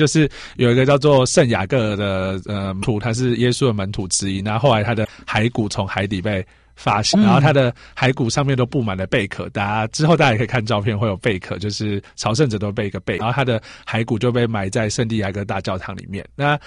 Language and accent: Chinese; Nantou County, Taiwan; 因为我是南投人，其实我很少看海